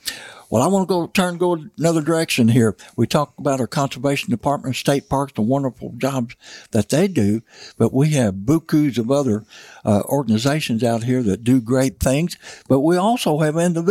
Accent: Missouri, United States; I grew up in Missouri Boot Hill, and, you know, we had fish to catch, and we chased rabbits and squirrels and raccoons.

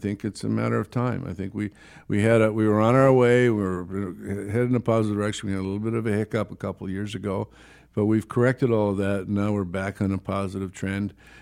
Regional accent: Ireland; I love horses. I'm Irish. I love horses.

